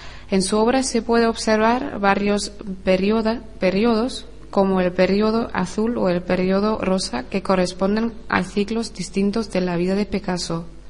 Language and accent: Spanish; Germany; Spanish is a second language; tengo 26 años, soy de Alemania